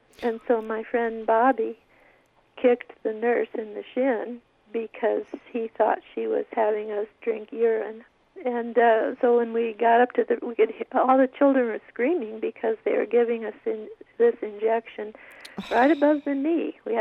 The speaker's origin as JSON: {"language": "English", "town": "Los Alamos", "region": "New Mexico", "country": "United States", "tie": "born or raised there", "said": "I have to tell you that was not a happy place to grow up."}